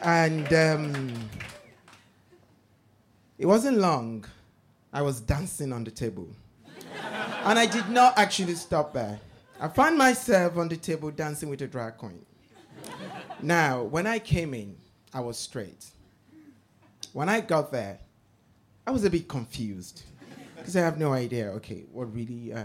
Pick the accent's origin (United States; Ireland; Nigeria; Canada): Nigeria; growing up in Nigeria isn't funny.